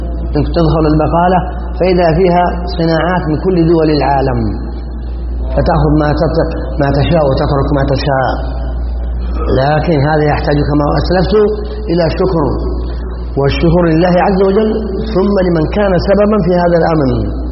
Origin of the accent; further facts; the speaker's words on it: Saudi Arabia; هذا ما نعيش في بلادنا المملكة العربية السعودية